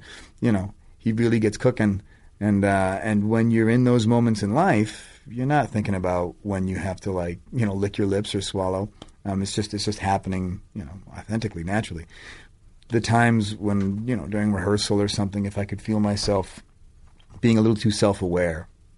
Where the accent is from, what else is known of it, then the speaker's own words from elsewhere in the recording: Boston, Massachusetts, United States; I grew up in Boston where there's a lot of, you know